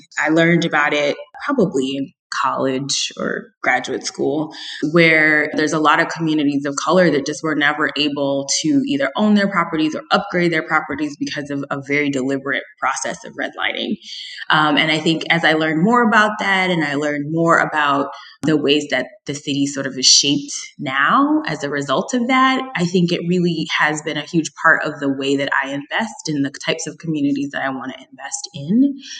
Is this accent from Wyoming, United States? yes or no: no; Newark, New Jersey, United States; Sure. Yeah, like you mentioned, I'm originally from Newark, New Jersey, which is a city that is fraught with all types of stories about real estate and segregation and discrimination and all sorts of things